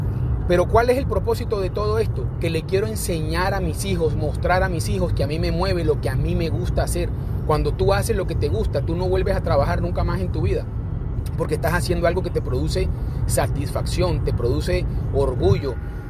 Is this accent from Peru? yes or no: no; Colombia; soy colombiano